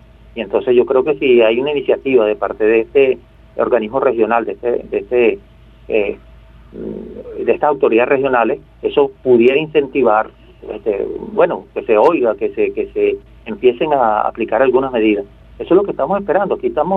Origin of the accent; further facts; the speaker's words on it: Valencia, Carabobo, Venezuela; also born or lived in Barquisimeto; yo soy de origen barquisimetano, por cierto, pero claro, yo me fui muy joven a Valencia y hoy en día, pues, evidentemente que soy más valenciano que barquisimetano.